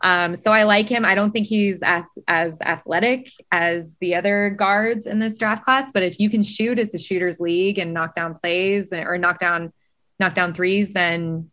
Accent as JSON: {"language": "English", "region": "Colorado", "country": "United States", "tie": "born or raised there", "said": "I was born and raised in Colorado."}